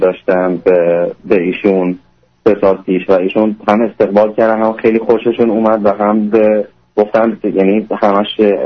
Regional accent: Sweden; also born or lived in Iran; من بزرگ شده سوئد هستم، 8 سالم بود، تقریبا 7-8 سالم بود از ایران رفتیم به سوئد، آخرشم دیگه یعنی تا الان دیگه همش اروپا بودم دیگه.

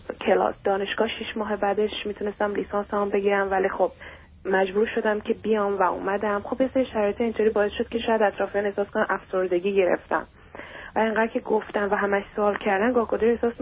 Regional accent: Iran; now in Vancouver, Canada; 2 سال از ایران اومدیم و من ونکوور زندگی میکنم نه آمریکا.

